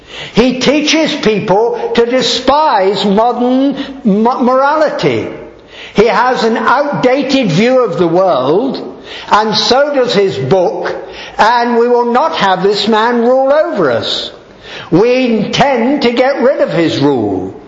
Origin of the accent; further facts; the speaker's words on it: India; born there; the veranda outside the bungalow where I was born in India, and I was actually born inside that bungalow